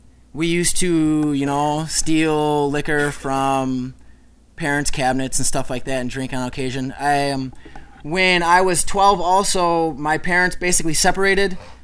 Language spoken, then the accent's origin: English; New Berlin, United States; I grew up in New Berlin, like I said